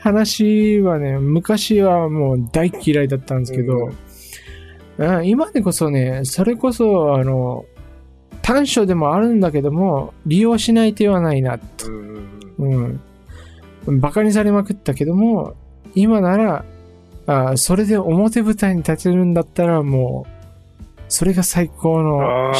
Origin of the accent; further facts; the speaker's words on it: Kumamoto, Japan; accent: Kumamoto dialect; also born or lived in Yamaguchi; 第一言語は熊本弁なんですよ。で、第二言語は山口弁で長い間住んでたので、長い間っていうのも4年ですけど、で、第三言語が標準語。